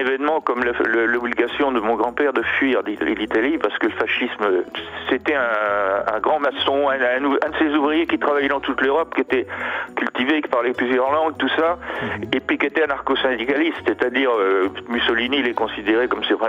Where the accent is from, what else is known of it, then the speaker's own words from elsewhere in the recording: Torigny-sur-Vire, Normandy, France; born there; Alors, je suis né en Normandie, dans la Manche, à un petit bourg qui s'appelle Torigny-sur-Vire, où mon père, en fait, faisait la reconstruction.